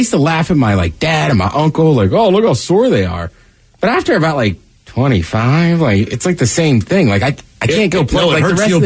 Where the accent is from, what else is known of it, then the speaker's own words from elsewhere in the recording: Manchester, North West England, United Kingdom; up in Manchester, you're either red or you're blue.